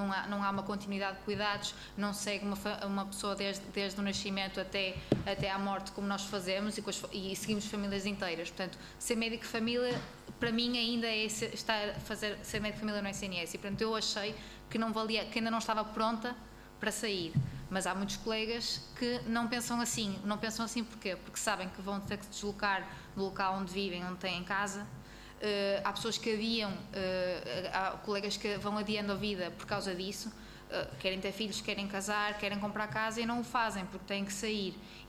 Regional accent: Porto, Norte, Portugal; now in Lamego, Portugal; Eu sou do Porto, portanto tive que me deslocar para Lamego

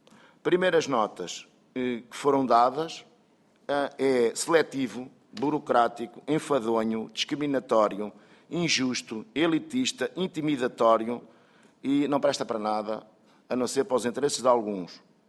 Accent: Portugal; Eu também sou português, o facto de eu viver longe da vila ou longe da cidade não quer dizer que eu não tenha direito a fruir o que os outros podem fruir.

